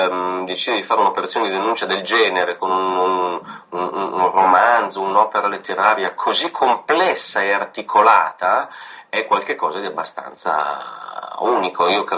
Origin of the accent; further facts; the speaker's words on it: Basque Country, Spain; Italian is a second language; se volevo parlare delle mie radici eccetera, dei temi legati alla mia terra, ai paesi baschi